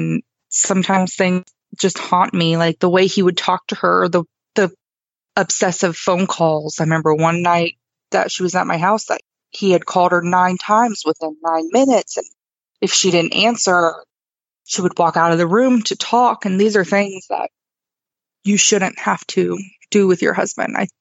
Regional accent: Ohio, United States; I was not from Tennessee. I was originally from Ohio

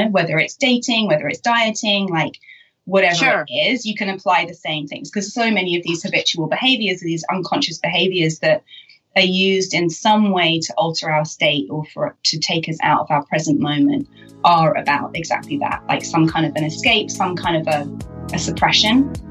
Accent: United Kingdom; But being being British and coming from a kind of journalism, that means I was drinking most like every week, you know, several nights a week.

